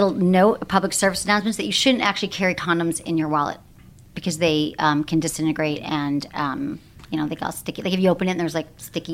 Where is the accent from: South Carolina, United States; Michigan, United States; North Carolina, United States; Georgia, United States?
Michigan, United States; and again, I grew up in Michigan. All my friends in Michigan are married